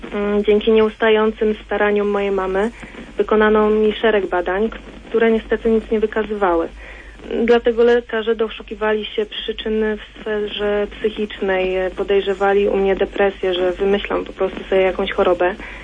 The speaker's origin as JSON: {"language": "Polish", "town": "Toruń", "region": "Kuyavian-Pomeranian Voivodeship", "country": "Poland", "said": "mam 25 lat, pochodzę z Torunia."}